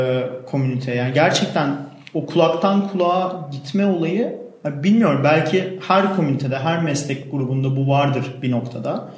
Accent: Manisa, Turkey; benim Manisa'lıyım ben.

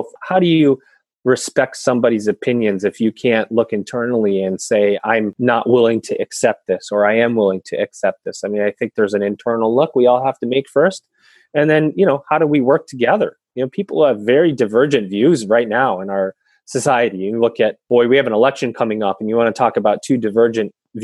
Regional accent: Syracuse, New York, United States; now in Denver, United States; My background, I'm actually from Central New York. Syracuse, New York is where I was born and raised. And we call that snow country.

